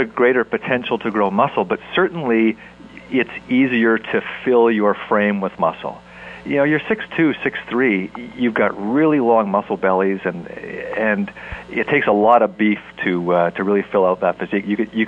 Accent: Canada; being a Canadian athlete. There wasn't a ton of stuff available in Canada

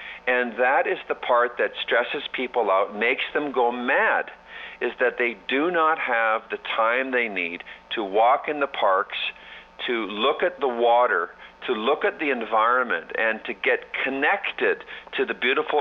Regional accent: Canada; I've never heard of it as a Canadian

